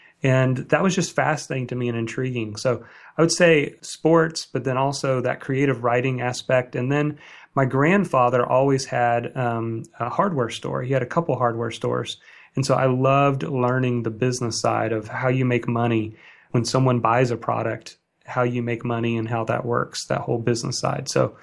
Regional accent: Indiana, United States; I grew up in Indiana, so I wanted to play sports. And so basketball was a passion of mine.

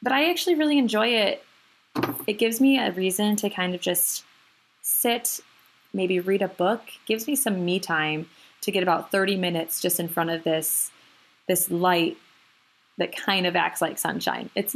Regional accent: New York, United States; I grew up in Western New York, in between Rochester and Buffalo.

